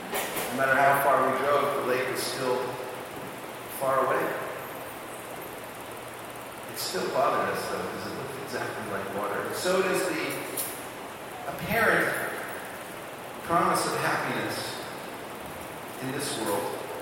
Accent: California, United States; I'm from California. And there are deserts also.

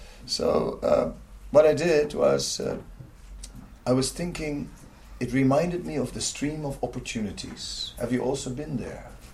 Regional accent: Netherlands; English is a second language; So, my apologies for not speaking Norwegian. I'm only... I'm from Holland, and it's a little...

